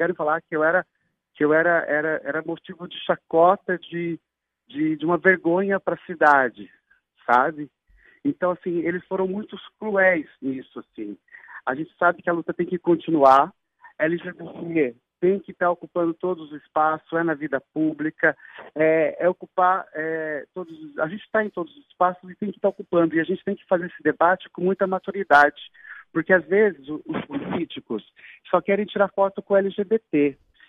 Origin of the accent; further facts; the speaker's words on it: Cambé, Paraná, Brazil; Eu sou natural de Cambé, uma cidade do lado de Londrina, uma cidade de 100 mil habitantes